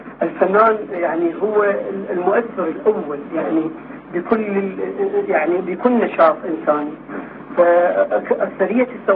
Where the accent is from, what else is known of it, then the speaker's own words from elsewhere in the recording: Iraq; إحنا كعراقي نتمنى أن تتغير يعني هاي السلطة